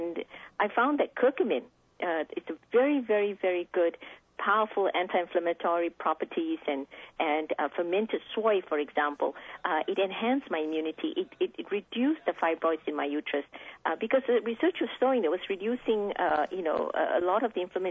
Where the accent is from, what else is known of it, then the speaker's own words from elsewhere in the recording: Singapore; I grew up in Singapore and been surrounded by traditional Chinese medicine and traditional Ayurvedic or the Indian medicine system.